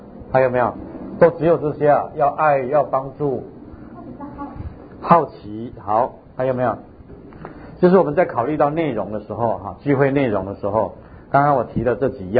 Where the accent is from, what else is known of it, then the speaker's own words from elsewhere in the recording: China; 像我们中国人菜一定要煮的，怎么会生着吃呢？